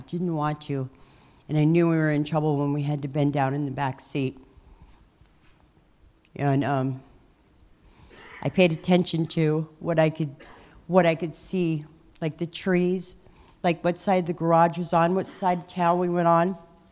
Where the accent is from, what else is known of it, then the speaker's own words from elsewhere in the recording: Van Nuys, California, United States; So the earliest that I can remember, I'm from Van Nuys, California.